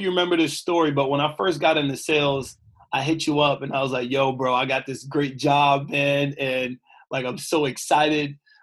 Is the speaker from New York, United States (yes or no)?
yes; New York, United States; Growing up in Southside Jamaica, Queens, man, the amount of things that we were exposed